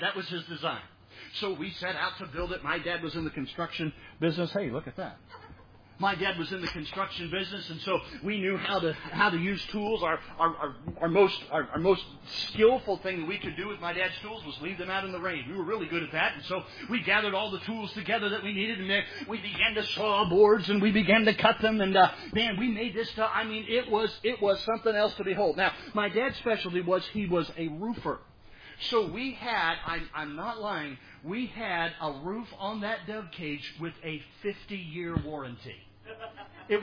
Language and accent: English; South Carolina, United States; I grew up in South Carolina, and so we were headed to the beach.